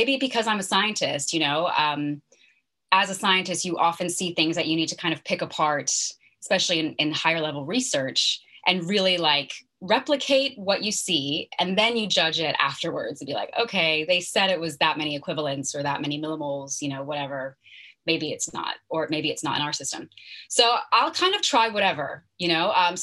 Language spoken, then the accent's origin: English; California, United States; also born or lived in New York; now in London, United Kingdom; So I'm currently living in London in the UK. I grew up in California and did my studies in New York.